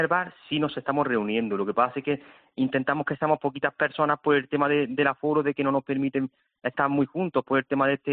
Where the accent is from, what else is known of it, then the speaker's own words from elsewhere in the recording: Granada, Andalusia, Spain; moved away as an adult; now in Seville, Spain; Bueno, yo llevo ya aquí 10 años, pero soy de Granada, de nacimiento en Granada, y estuve hasta los 20 años en Granada.